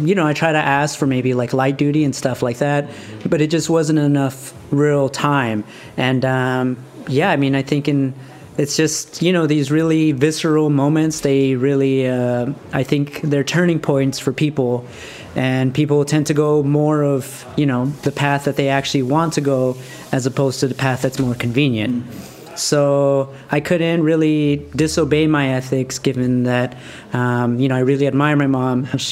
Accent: Highland Park, California, United States; Because I'm from Highland Park.

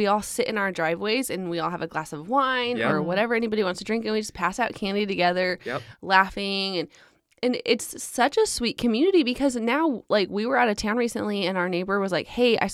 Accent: Alaska, United States; now in Texas, United States; And so originally we're from Alaska. And so we moved to Texas about 10 years ago.

